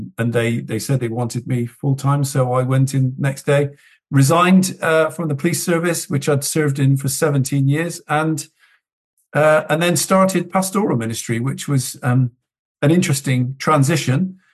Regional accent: Bristol, South West England, United Kingdom; Well, I was born and bred in Bristol

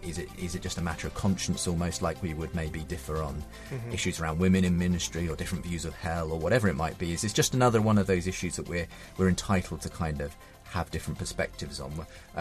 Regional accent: Woking, South East England, United Kingdom; If you can make it to Woking, you may not be aware of that, but it's my hometown. In fact, this is my home church that this is taking place in.

